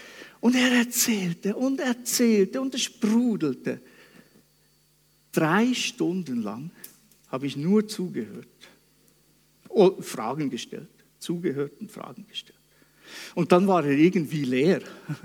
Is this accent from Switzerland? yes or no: yes; Switzerland; moved away; Ich war wieder mal unterwegs in der Schweiz, nahe dort, wo ich aufgewachsen bin. Das ist nach meinen Verhältnissen von hier ziemlich weit weg.